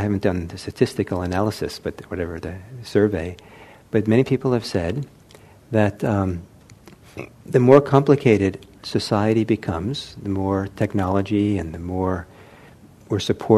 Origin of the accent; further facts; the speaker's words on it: Italy; now in Redwood City, United States; When I grew up in Italy, and back in the 1960s